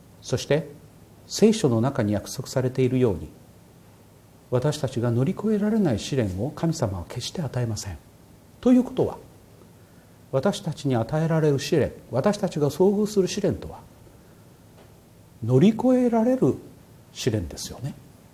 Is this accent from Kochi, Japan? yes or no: yes; Kochi, Japan; うちはもともと神道です。 で、ふるさとの高知五台山という山がありまして、そのふもとにですね、久保神社っていう神社があります。うちの先祖を祀った神社です。